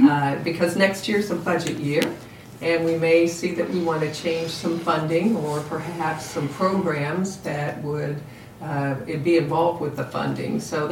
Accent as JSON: {"language": "English", "town": "Evansville", "region": "Indiana", "country": "United States", "said": "because I'm from Evansville, and we're having it at Boonville, which is very close to Evansville"}